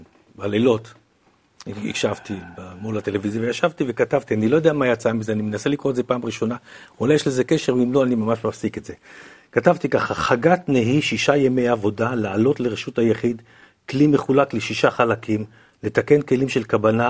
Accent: Central District, Israel; born there; כאן נולדתי לא רחוק מפה בבלינסון, זה מעלה בישר זיכרונות

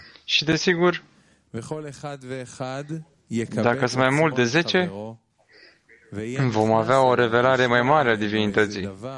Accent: Romania; Dar eu sunt și român și ce înseamnă asta?

